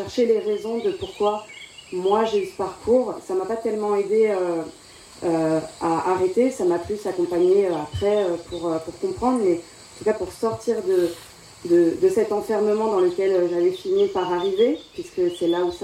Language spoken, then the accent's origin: French; Paris, Île-de-France, France; Moi je viens de Paris, j'ai grandi, j'avais mes deux parents